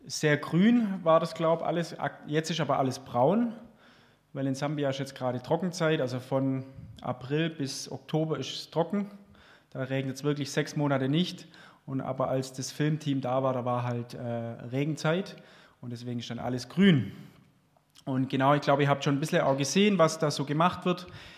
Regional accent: Darmsheim, Baden-Württemberg, Germany; Genau, wir kommen ja beide auch aus der Region. Also ich komme aus Darmsheim, meine Frau aus Holzgerlingen.

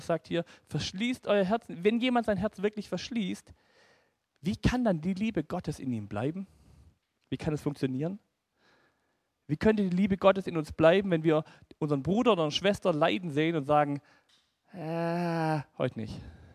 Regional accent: Baden-Württemberg, Germany; für mich als Schwabe ein bisschen tragisch

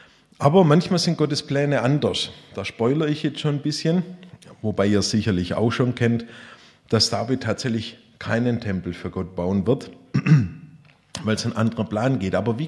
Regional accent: Baden-Württemberg, Germany; wir sind sowieso als Schwabe so Häuslebauer

